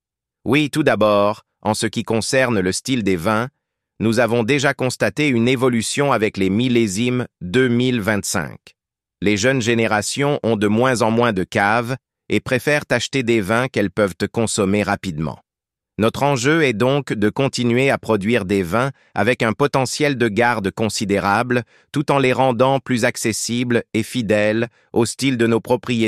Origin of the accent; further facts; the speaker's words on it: Paris, Île-de-France, France; also born or lived in Bordeaux / California, United States; Même si je suis né à Bordeaux, j'ai passé une grande partie de ma jeunesse à Paris et aux États-Unis, notamment en Californie, où j'ai vécu un an à l'âge de 16 ans.